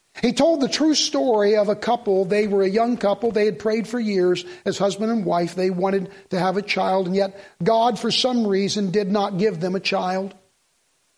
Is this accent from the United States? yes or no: yes; Reading, United States; when I grew up in Reading.